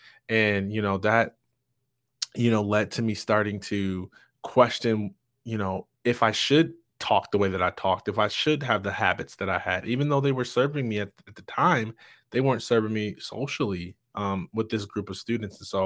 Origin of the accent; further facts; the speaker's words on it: Jackson, Michigan, United States; But I'm from Jackson, Michigan, and me being in an accelerated learning class, what that meant that I was one of two Black students in an all-white class.